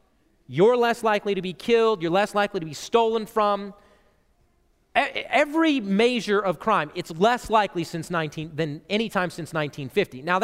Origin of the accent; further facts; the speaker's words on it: South Dakota, United States; I was 16 years old. I was driving in my car. I grew up in South Dakota.